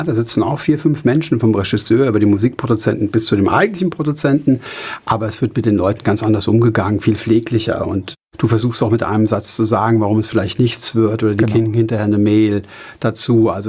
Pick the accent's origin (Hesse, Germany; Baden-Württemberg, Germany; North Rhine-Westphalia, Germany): Hesse, Germany; Wiesbaden; Ist dann meine Heimatstadt.